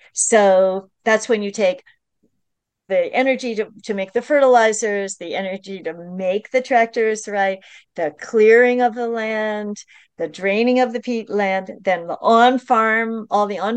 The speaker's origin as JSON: {"language": "English", "region": "New York", "country": "United States", "said": "And I'm from the New York metropolitan region."}